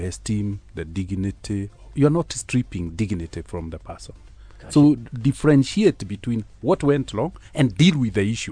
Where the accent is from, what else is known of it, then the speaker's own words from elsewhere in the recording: Kenya; I think this is a light that each of us as a Kenyan have, but it's a light that determines our destiny.